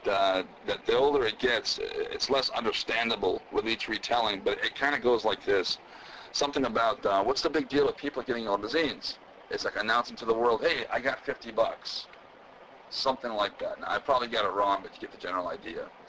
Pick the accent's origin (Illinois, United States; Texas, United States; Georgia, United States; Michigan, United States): Michigan, United States; Muskegon; Over at the Double J Ranch in Rothbury, Michigan, which is near my hometown of Muskegon.